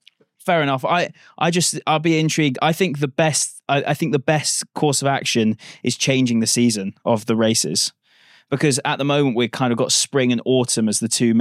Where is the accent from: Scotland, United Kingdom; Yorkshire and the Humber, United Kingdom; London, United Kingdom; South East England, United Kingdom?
South East England, United Kingdom; Guildford; which is my hometown